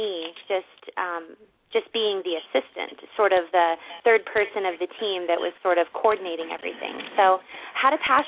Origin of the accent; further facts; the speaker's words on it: Ohio, United States; moved away as an adult; also born or lived in California; now in Maui, United States; And I am originally from Ohio, and which is why Maui is so amazing.